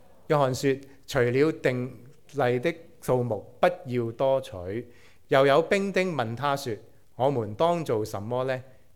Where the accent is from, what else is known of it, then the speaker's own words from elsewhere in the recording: China; 我哋中國人都唔會咁樣亂咁講嘢嘅。